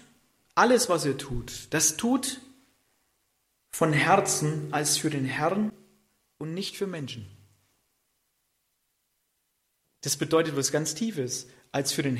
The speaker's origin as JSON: {"language": "German", "town": "Friedrichshafen", "region": "Baden-Württemberg", "country": "Germany", "said": "ich komme ja aus Friedrichshafen, die Stadt Rüstungsindustrie."}